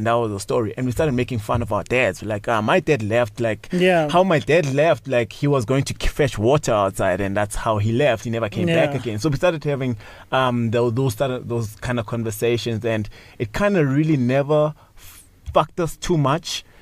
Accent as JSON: {"language": "English", "town": "Tsakane", "region": "Gauteng", "country": "South Africa", "tie": "born or raised there", "also_born_or_lived": "Lydenburg / Daveyton", "said": "It's a Bedi place. I'm Bedi. And when I was five, my mom and dad moved to Daveyton, stayed in Daveyton. They separated, had to go to Tsakane. Tsakane is about 25 km in the east, far east"}